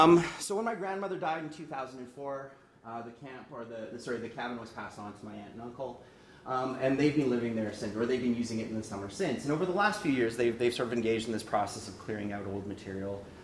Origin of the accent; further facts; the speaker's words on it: Winnipeg, Manitoba, Canada; I grew up in Winnipeg, which is very much a center of Mennonite culture, Mennonite society, Mennonite religion. My family are all Mennonite, and so I was very much a part of this growing up.